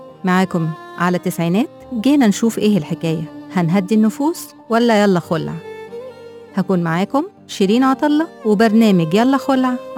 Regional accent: Egypt; موضوع مهم قوي يهم طائفه كبيره عندنا في مصر

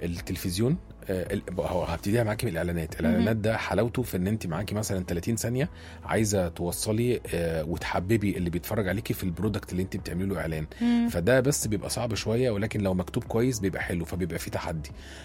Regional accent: Giza, Giza Governorate, Egypt; born there; من مواليد الجيزة

